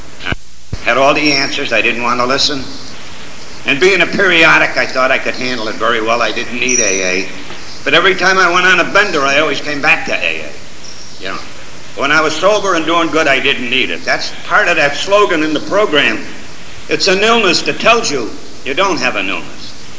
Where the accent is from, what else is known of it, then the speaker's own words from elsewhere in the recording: Waterbury, Connecticut, United States; I was born and raised here in Waterbury. I spent all my life. I'm 71 years of age